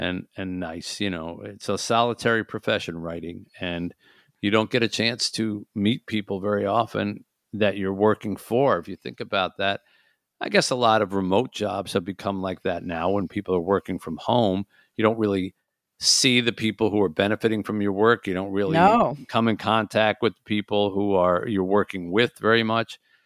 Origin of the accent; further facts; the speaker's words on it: Detroit, Michigan, United States; And my hometown of Detroit was lit up with football.